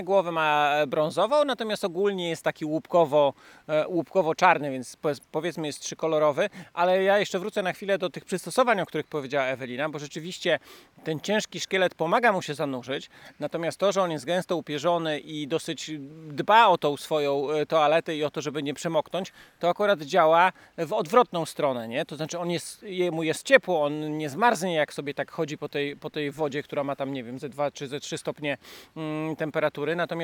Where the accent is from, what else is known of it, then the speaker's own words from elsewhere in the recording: Elbląg, Warmian-Masurian Voivodeship, Poland; Ja swoje pierwsze pluszcze obserwowałem w Elblągu, skąd pochodzę